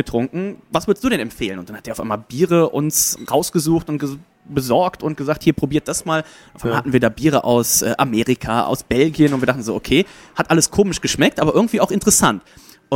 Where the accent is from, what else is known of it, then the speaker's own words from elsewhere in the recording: North Rhine-Westphalia, Germany; Ich komme aus der Gegend so Bergisch Gladbach, Leverkusen. Das heißt Kölsch und Pilz verwöhnt eben.